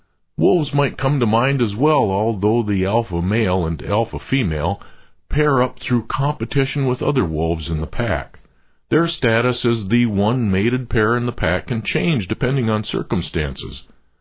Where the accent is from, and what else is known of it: Cedarville, Michigan, United States; born or raised there